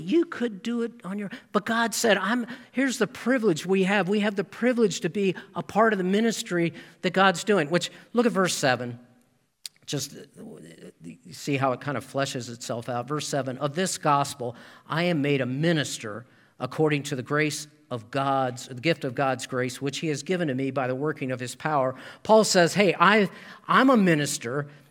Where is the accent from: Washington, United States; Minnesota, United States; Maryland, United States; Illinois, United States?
Maryland, United States; Baltimore; now in Indianapolis, United States; I've told you before, I grew up in Baltimore, so I'm a true Colts fan.